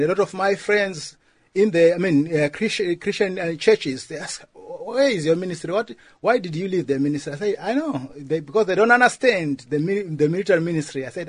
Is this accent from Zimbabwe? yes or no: yes; Zimbabwe; now in United Kingdom; when I moved from my home country, Zimbabwe, to the United Kingdom